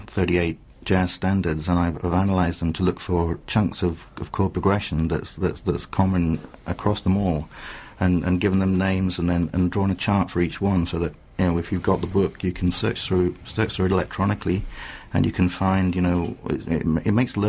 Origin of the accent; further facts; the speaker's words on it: York, Yorkshire and the Humber, United Kingdom; I was just lucky because I grew up in Yorkshire, in York